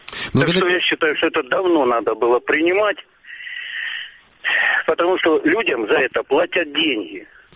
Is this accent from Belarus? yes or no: no; Pervomaisk, Luhansk Oblast, Ukraine; я из города Первомайска, Луганской области, который находится в оккупации.